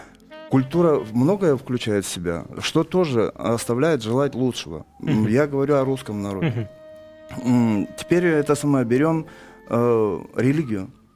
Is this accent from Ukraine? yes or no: no; Karachay-Cherkessia, Russia; Я сам из Карачаева-Черкесии, там 30% населения русских.